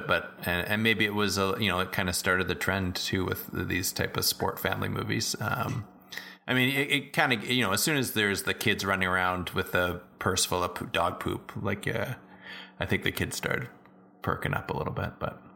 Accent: Canada; Hey, I'm from Canada.

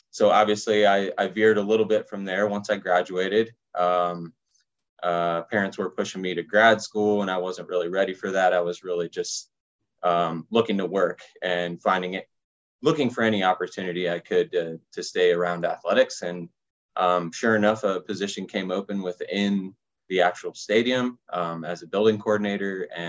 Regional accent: Columbus, Ohio, United States; I grew up in Columbus, Ohio, so I've lived in the shadow of the stadium or the Ohio State University for pretty much my entire life.

